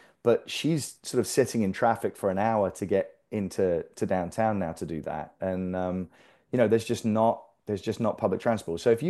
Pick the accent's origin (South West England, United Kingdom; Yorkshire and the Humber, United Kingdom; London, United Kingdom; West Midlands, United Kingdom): London, United Kingdom; now in Austin, United States; I'm from London. I love London. London's a big, bustling, busy city.